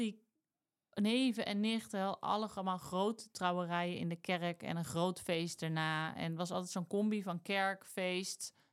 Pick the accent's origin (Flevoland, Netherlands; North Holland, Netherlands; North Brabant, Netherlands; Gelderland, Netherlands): North Brabant, Netherlands; Eindhoven; Ja, ik kom ook uit Eindhoven. Allebei eigenlijk uit die regio.